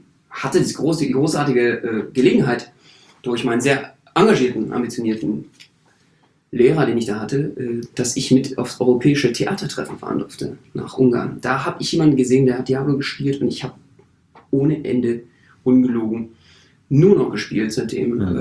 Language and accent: German; Berlin, Germany; ich bin Berliner.